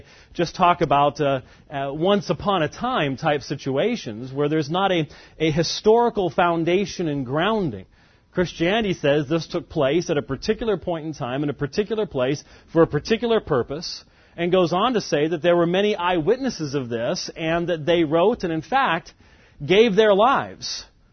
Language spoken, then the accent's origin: English; Phoenix, Arizona, United States; I hail from Phoenix, Arizona, where I'm not sure it's really gotten national attention yet, but it has not rained for 140 days there now.